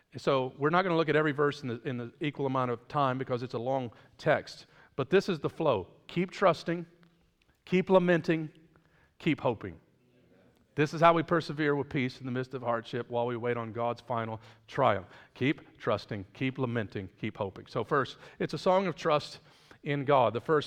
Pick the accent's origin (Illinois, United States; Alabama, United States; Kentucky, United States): Kentucky, United States; also born or lived in Detroit; Now, I was born in the Motor City in Detroit. I grew up in a very small town in Kentucky.